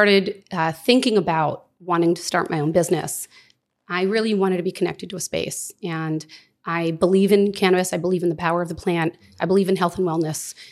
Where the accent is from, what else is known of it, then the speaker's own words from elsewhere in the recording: Pompton Lakes, New Jersey, United States; now in Scotch Plains, United States; Born and raised in Pompton Lakes. Left for a little bit to go to college. Came back to start working. I live now in Scotch Plains